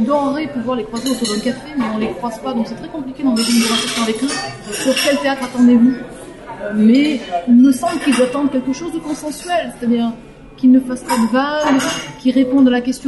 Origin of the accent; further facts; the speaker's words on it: France; now in Geneva, Switzerland; moi je suis française, donc je peux avoir un regard extérieur, mais je vis aussi sur Genève